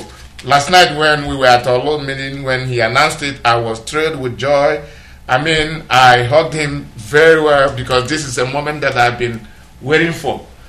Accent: Amuriomanze, Imo, Nigeria; also born or lived in San Francisco Bay Area; now in Atlanta, United States; I'm from Amuriomanze in Isu local government area of Imo State. I live in Atlanta, recently moved from San Francisco Bay Area, having lived there for a couple of years now.

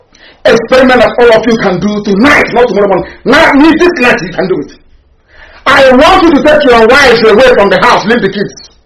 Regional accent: Biafra, Nigeria; I am a black person. I am from Africa. I am a Biafran.

